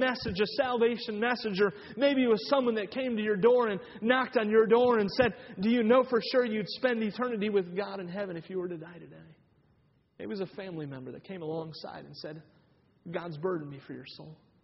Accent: Cleveland, Ohio, United States; I grew up in Cleveland Baptist Church in Cleveland, Ohio. Spent 27 years there of my life

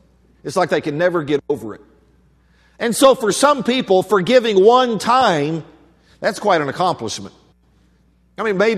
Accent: Oklahoma, United States; I'm from Oklahoma. I didn't know if it was the same here.

